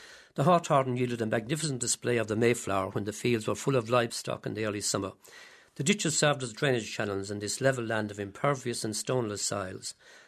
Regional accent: Ireland; we came from the countryside, we came from Ireland

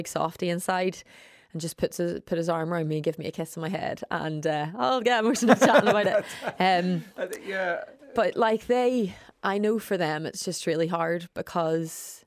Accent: Ireland; I think whenever we talk about female role models, I think as Irish people, we're very lucky.

